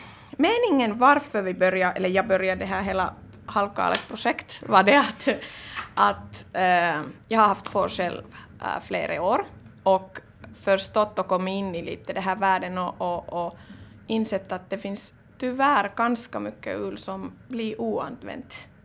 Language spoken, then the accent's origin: Swedish; Kokkola, Central Ostrobothnia, Finland; jag är uppvuxen där i Karleby